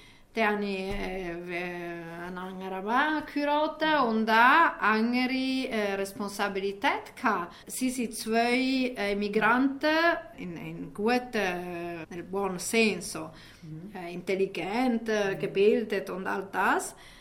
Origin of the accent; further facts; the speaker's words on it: Italy; German is a second language; ich bin in Italien geboren, in Italien in Schule